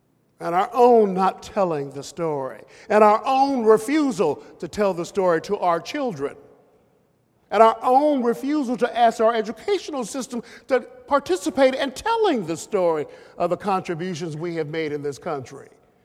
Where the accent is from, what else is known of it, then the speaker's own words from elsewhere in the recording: United States; As you know, I'm an American.